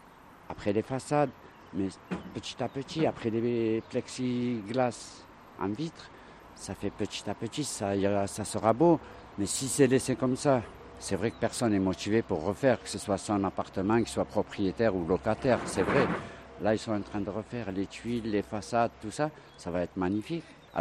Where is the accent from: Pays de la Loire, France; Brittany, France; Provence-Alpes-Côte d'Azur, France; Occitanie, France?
Provence-Alpes-Côte d'Azur, France; Marseille; now in Manosque, France; Je viens de Marseille, depuis septembre, j'habite là.